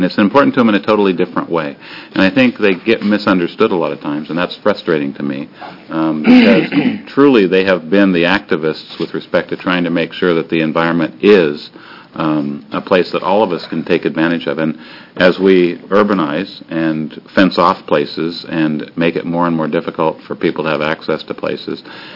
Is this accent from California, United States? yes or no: no; Port Angeles, Washington, United States; And growing up in Port Angeles, Washington, up in the Olympic Peninsula, the outdoors has always been a really important thing to me.